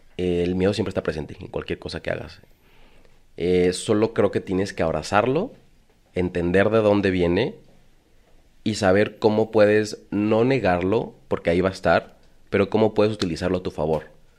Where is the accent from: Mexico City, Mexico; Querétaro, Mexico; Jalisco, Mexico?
Jalisco, Mexico; Guadalajara; como tapatíos mochos